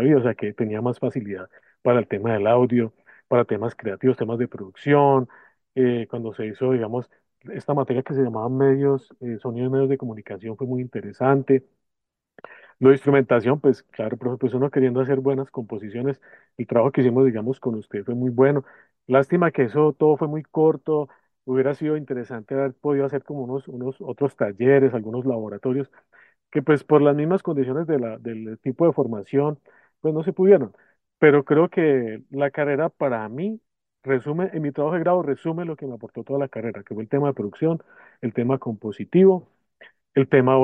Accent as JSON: {"language": "Spanish", "region": "Quindío", "country": "Colombia", "said": "Yo que vengo del Quindío, pues el Quindío es una zona de pasillos, bambucos, toda esta música es muy arraigada ahí."}